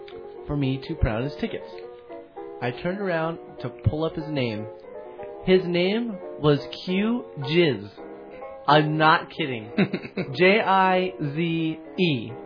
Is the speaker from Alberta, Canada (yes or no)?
no; Quebec, Canada; I come from Quebec.